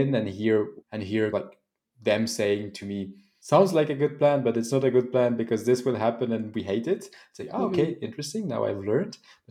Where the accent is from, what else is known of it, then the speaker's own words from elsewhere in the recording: Switzerland; So I'm from Switzerland, working in Switzerland, and Switzerland is a bit more conservative.